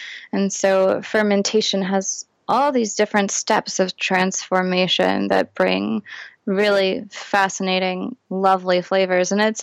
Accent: Houston, Texas, United States; also born or lived in Philadelphia / New York City; I grew up in Houston. I moved to Philadelphia and then New York City. At least those are the cities I spent the bulk of my youth and early 20s in.

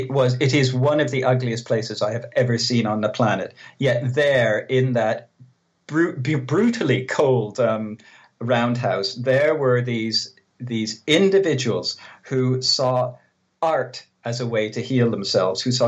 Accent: Canada; now in United Kingdom; I'm a Canadian who's lived in the UK for many years, as well as Germany.

